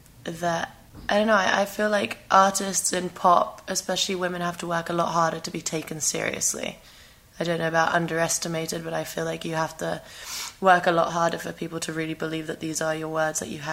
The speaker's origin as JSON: {"language": "English", "region": "London", "country": "United Kingdom", "tie": "born or raised there", "lives_now": "Kosovo", "said": "before I moved to Kosovo and, you know, being born and raised in London, and, you know, I had lots of friends in London"}